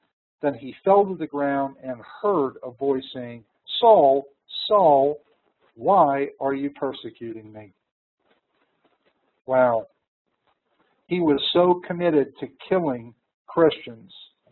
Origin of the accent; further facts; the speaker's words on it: New York, United States; I'm a New Yorker, and I just said y'all, or all y'all.